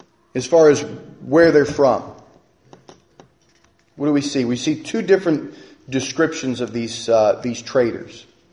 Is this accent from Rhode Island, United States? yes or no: yes; Rhode Island, United States; And I can say I'm an American. I can say I'm a Rhode Islander. I can say I'm a Richmondite.